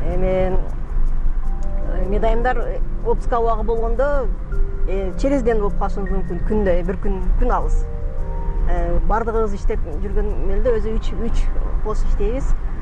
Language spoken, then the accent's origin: Kyrgyz; Batken, Batken Region, Kyrgyzstan; born or raised there